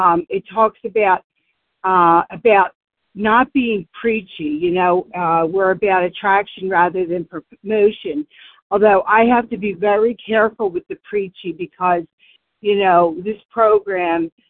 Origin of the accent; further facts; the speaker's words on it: Warminster, Pennsylvania, United States; I'm from Warminster, Pennsylvania.